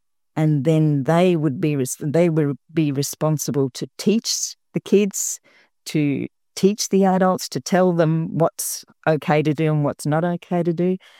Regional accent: Darwin, Northern Territory, Australia; born there; No, I was born in Darwin

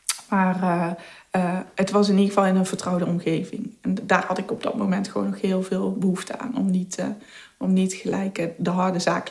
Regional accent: Eindhoven, North Brabant, Netherlands; Dus ik kom uit Eindhoven

